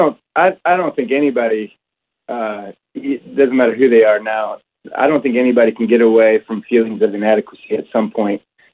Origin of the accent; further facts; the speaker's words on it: Michigan, United States; We're 50 yards from Michigan, too. I just want you to know that because I'm from Michigan.